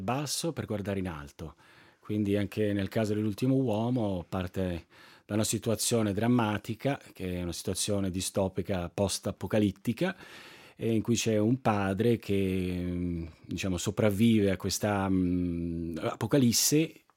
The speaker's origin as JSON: {"language": "Italian", "region": "Zurich", "country": "Switzerland", "tie": "born there", "said": "Io per esempio sono nato a Zurigo, il svizzero tedesco non l'ho mai parlato, almeno sì, lo capisco per le scuole elementari. In Ticino non parlo il dialetto, almeno lo parlo poco, cerco di parlarlo"}